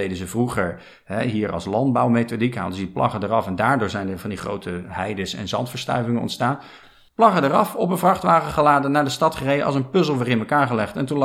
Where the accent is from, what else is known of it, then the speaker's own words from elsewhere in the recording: Rotterdam, South Holland, Netherlands; Ik kom uit Rotterdam, een stad vroeger hard, kaal natuurlijk gebombardeerd, veel open plekken, winderig.